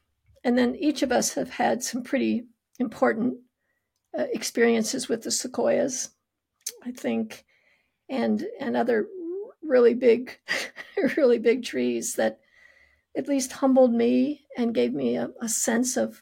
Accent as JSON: {"language": "English", "region": "Kansas", "country": "United States", "tie": "born or raised there", "said": "Well, I grew up in Kansas. I grew up not too far from here, where we do have a lot of trees."}